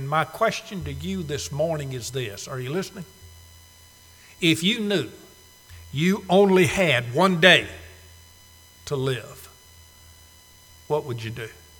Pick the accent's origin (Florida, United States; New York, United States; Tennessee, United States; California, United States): Tennessee, United States; Chattanooga; my dearest childhood friend, Dana Davis, we grew up together in Chattanooga.